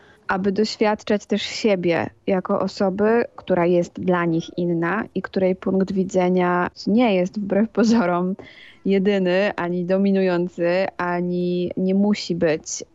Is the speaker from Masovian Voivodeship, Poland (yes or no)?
yes; Warsaw, Masovian Voivodeship, Poland; oto ja z tej Warszawy, z tego centrum jadę na wschód Polski, do przygranicznych wiosek.